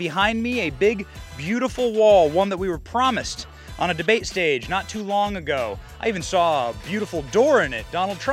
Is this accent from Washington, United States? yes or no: no; Iowa, United States; I was raised in Iowa. Iowa is a state that has 3 million people living in it.